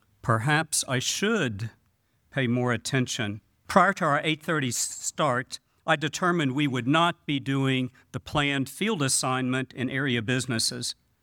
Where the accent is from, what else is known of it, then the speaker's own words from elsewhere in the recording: Louisville, Kentucky, United States; And it was the last of a 4-day employment workshop in my hometown of Louisville, Kentucky.